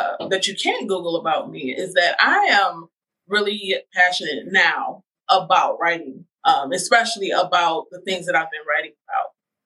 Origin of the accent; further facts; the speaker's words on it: Ohio, United States; I am from up north. I am from Northeast Ohio. And I've moved to North Carolina, I think, of 2014 to get away from the snow